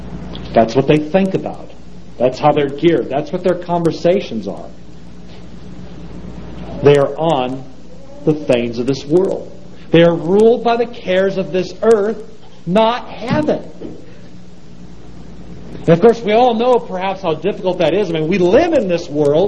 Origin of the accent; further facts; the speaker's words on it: United States; I, as an American, at this present time, standing on American soil, am in a foreign nation.